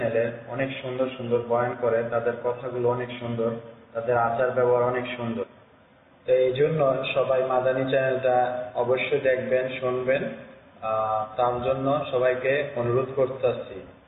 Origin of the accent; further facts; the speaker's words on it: Munshiganj, Dhaka Division, Bangladesh; আমার বাড়ি ঢাকা মুন্সিগঞ্জ, গ্রাম চরকিশোরগঞ্জ।